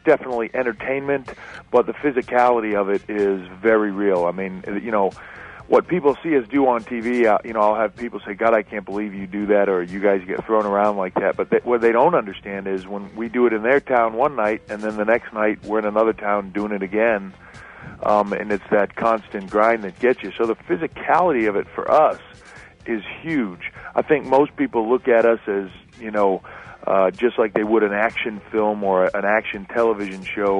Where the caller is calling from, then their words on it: Massachusetts, United States; I am actually in Massachusetts right now.